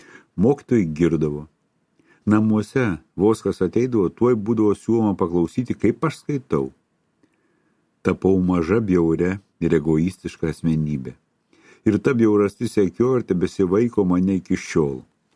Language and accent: Lithuanian; Kretinga, Samogitia, Lithuania; born there; Gimiau aš mažame Žemaitijos miestelėje Kretingoje, gimiau atrodo, niekam nereikalingas, nelaukimas ir nelaikų, gimęs svėriau tik 1,1 kg.